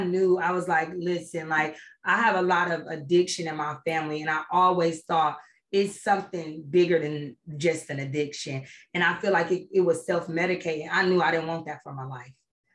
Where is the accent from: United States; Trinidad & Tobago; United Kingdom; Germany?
United States; Nebraska; now in Georgia, United States; So I'm in Georgia by myself. I'm originally from Nebraska.